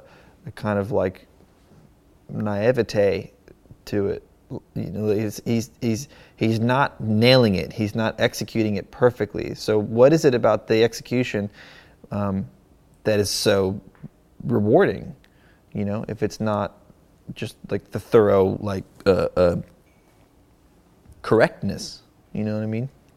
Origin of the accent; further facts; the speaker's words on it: Malibu, California, United States; even growing up in Malibu, in this like seemingly alternate reality to most of the rest of the country or the world